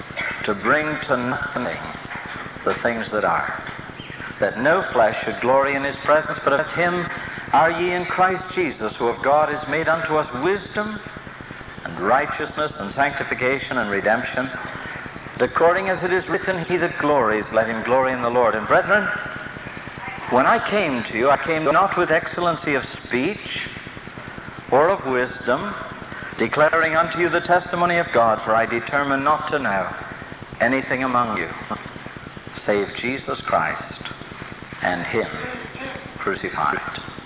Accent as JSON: {"language": "English", "region": "England", "country": "United Kingdom", "said": "I'm an Englishman. It's very hard for me to do that."}